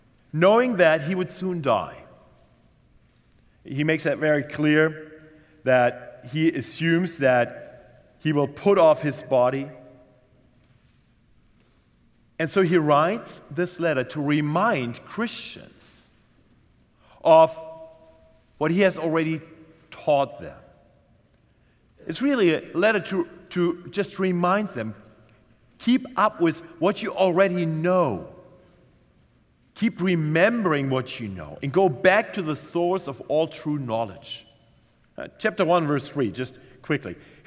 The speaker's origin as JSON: {"language": "English", "country": "Germany", "tie": "born or raised there", "second_language": "English", "said": "And sadly, this has crippled most of the churches in my home country, Germany, to this day."}